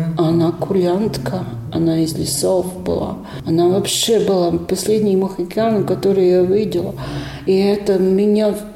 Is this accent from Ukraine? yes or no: no; Courland, Latvia; Но я курляндка. Моя мама курлянка, моя бабушка вообще родилась курлянкой.